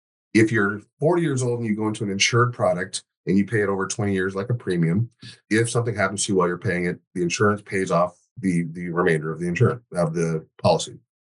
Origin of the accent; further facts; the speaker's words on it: Barbados; Caribbean people, like I'm from Barbados